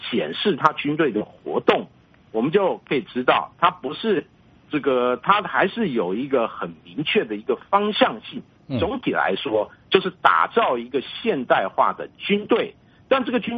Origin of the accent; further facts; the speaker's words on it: Taiwan; 当然我本身是来自台湾，可能就台湾的感受来讲可能与区域的感受又有一点不一样